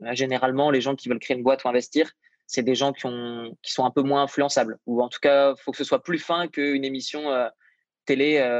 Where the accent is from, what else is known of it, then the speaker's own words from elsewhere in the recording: Hauts-de-France, France; je pense que du fait que je viens de la région de Lille